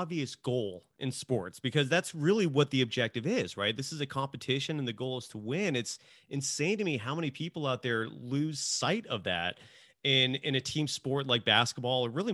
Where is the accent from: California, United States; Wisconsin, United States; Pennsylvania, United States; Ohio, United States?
California, United States; And growing up in the Bay Area, they were a disaster.